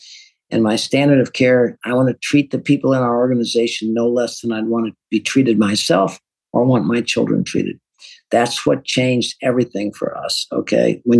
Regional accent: St. Louis, Missouri, United States; I'm an accountant from North St. Louis, running manufacturing.

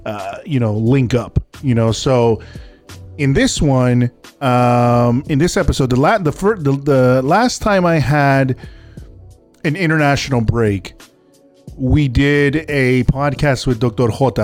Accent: Colombia; coming from Colombia and growing up in Colombia, I mean, CONMEBOL is always just insane.

